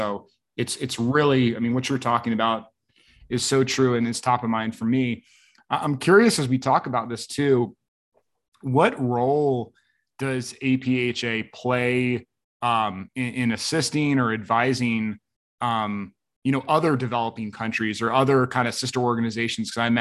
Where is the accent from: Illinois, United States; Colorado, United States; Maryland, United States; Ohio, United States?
Maryland, United States; Baltimore; now in Austin, United States; I grew up in Baltimore, Maryland, but I've lived in Austin, Texas for the past 12 years.